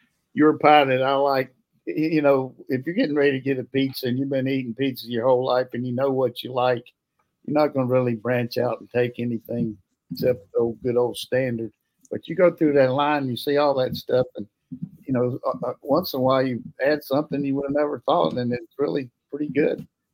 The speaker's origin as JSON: {"language": "English", "region": "North Carolina", "country": "United States", "said": "I said, good Lord, I wouldn't do that. I'm from North Carolina, not West Virginia."}